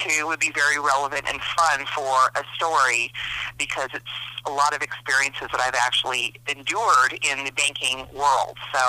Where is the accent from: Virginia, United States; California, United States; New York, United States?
California, United States; Catalina Island; also born or lived in Long Beach; now in Reno, United States; I was born in Southern California in Long Beach, but I grew up on Catalina Island and all the way through high school and then college years.